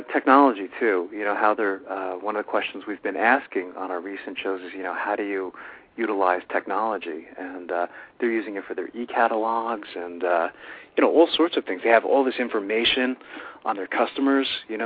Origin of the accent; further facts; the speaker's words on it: New York, United States; accent: New York; I think I'm using my New York accent.